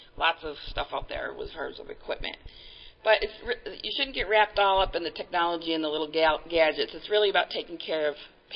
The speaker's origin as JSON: {"language": "English", "region": "New York", "country": "United States", "said": "I'm from New York State. Yes, the snow country."}